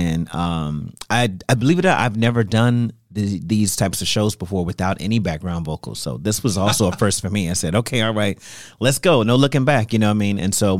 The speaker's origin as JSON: {"language": "English", "town": "Gary", "region": "Indiana", "country": "United States", "tie": "born or raised there", "said": "growing up in Gary, Indiana, looking up to people like … of course"}